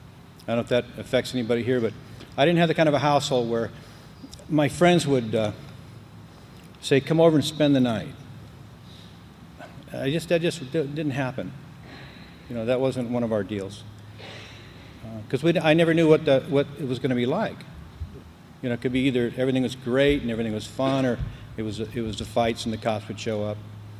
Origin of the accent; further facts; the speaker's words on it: Compton, California, United States; born there; now in Las Vegas, United States; I was born in Compton, California. Yeah. And I kind of went downhill from there. Then we moved to here, to Las Vegas, really.